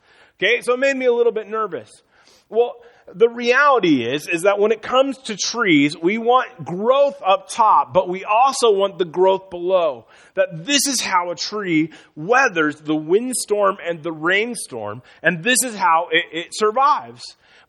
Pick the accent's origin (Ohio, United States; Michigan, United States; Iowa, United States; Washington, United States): Iowa, United States; But snow doesn't, because I grew up in Northwest Iowa.